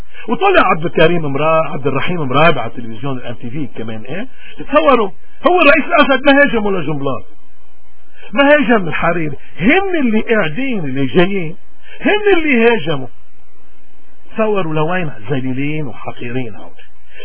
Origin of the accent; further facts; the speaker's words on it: Lebanon; كلبنانيين مين ما كنا نكون